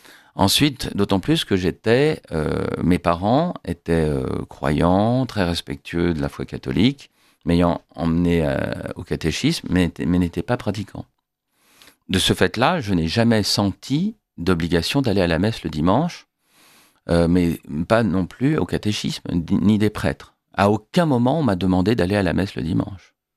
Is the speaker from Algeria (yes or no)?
no; Paris, Île-de-France, France; born there; Je suis né à Paris en 1970, en pleine crise. J'ai été au catéchisme dans ma paroisse, à l'Immaculée Conception